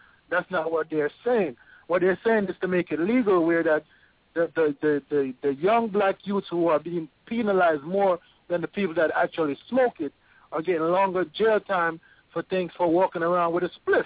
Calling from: Bronx, New York, United States; All right, I'm calling from the Bronx.

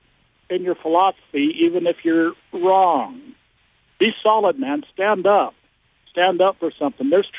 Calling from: Nevada, United States; Hey, Mon Ami, right in your area, 702

